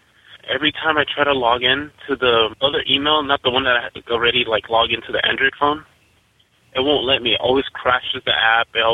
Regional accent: Las Vegas, Nevada, United States; I'm from Las Vegas, Nevada.

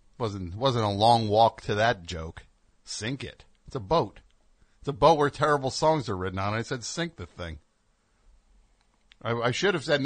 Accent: West Virginia, United States; I'm from West Virginia.

